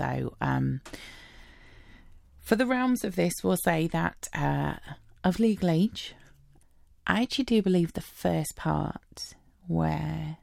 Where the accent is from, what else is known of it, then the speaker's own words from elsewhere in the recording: United Kingdom; Since I'm British, do I have a favourite accent